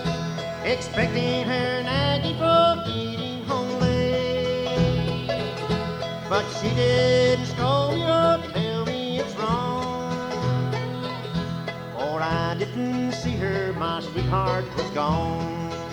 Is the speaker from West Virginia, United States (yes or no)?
yes; West Virginia, United States; Of course, I'm proud of it because I'm from West Virginia, too.